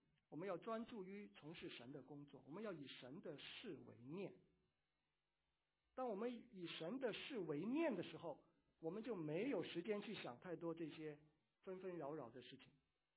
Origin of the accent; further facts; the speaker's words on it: China; 所以呢我们作为中国人是被夹在中间